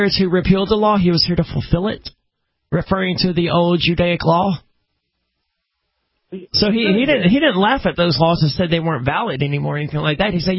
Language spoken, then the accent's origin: English; the South, United States; I mean, I'm from the South, right?